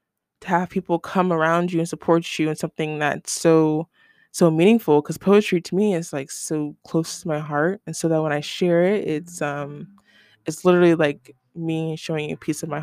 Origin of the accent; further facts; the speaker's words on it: Ohio, United States; And we are both from Ohio, and a lot of people from there kind of fall into the cycle of finding a partner, renting an apartment, getting a dog